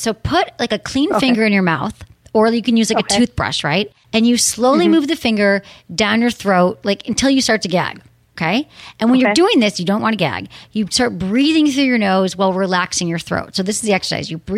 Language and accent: English; Michigan, United States; I'm from Michigan.